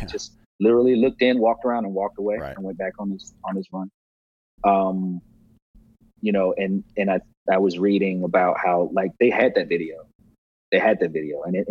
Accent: the South, United States; I mean, I'm from the South, so. And the time I spend in New York and where my family is

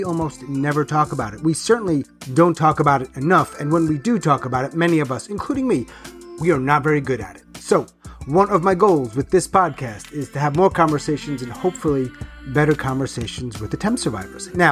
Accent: Queens, New York, United States; I'm from New York. I lived in the city. We call it the city if you're listening out there. It's not London. It's the city. I lived mostly in Manhattan. I finished my tenure there, even though I'm from Long Island originally, in Queens.

